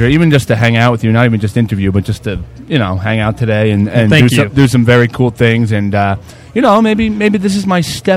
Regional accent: New Jersey, United States; We're from Jersey, so okay.

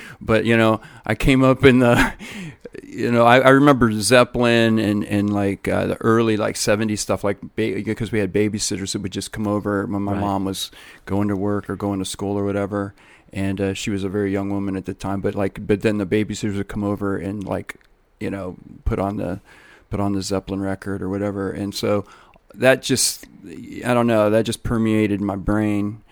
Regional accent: Canton, Ohio, United States; Oh, I'm from Northeast Ohio.

